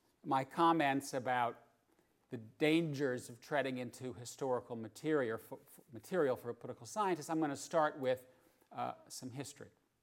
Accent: Wisconsin, United States; But as someone born and raised in Wisconsin, I'm always happy to have an Arctic blast.

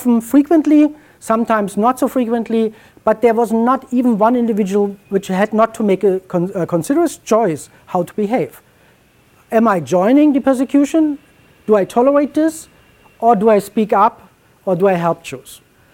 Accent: East Germany, Germany; since I grew up in East Germany, I was kind of much better informed about communist activities

